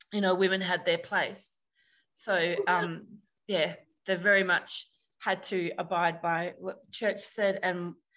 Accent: Australia; I was born and raised in Australia, but like I said, my Irish background is a third generation. It was my grandparents that were from Ireland

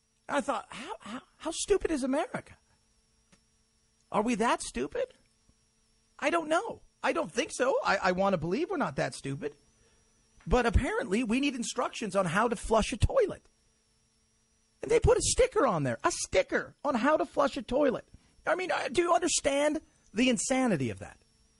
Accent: Georgia, United States; Since I'm from Georgia

